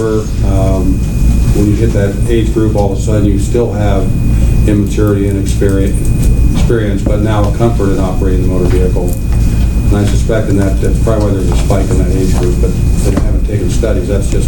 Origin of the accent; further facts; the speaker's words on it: Colorado, United States; but I grew up in Colorado, and that's where I learned to drive.